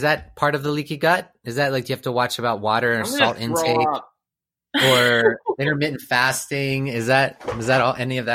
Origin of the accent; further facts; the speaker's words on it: Pittsburgh, Pennsylvania, United States; Pittsburgh. I'm from Pittsburgh.